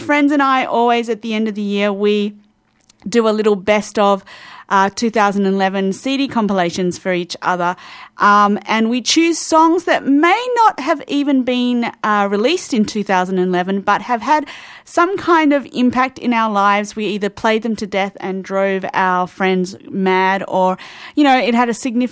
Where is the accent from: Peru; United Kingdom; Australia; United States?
Australia; I'm very proud to say that the singer on this song is actually an Australian from my home country.